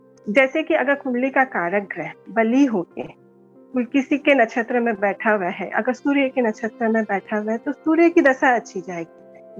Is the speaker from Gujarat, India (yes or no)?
yes; Vapi, Gujarat, India; मैं वापी गुजरात से हूँ।